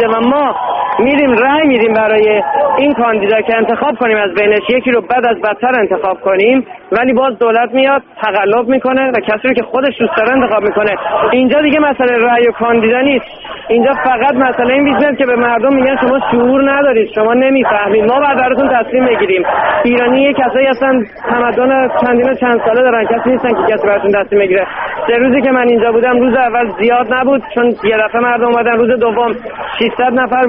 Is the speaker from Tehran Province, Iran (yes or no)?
yes; Tehran, Tehran Province, Iran; توی ایران توی شهر خودم زادگاه خودم تهران